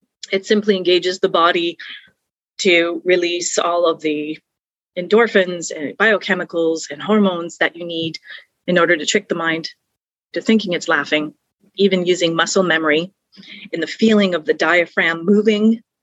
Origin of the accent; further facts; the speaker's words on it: Ontario, Canada; See, in French Canadian culture, and I'm from Northern Ontario, which is very francophone, we do improv comedy in elementary school